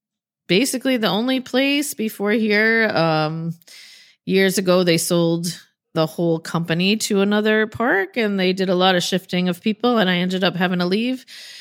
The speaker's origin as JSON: {"language": "English", "region": "Massachusetts", "country": "United States", "also_born_or_lived": "Florida", "moved": "yes", "said": "So I'm from Massachusetts, and I didn't love winter, which is why I moved to Florida. And actually, I was there almost 10 years."}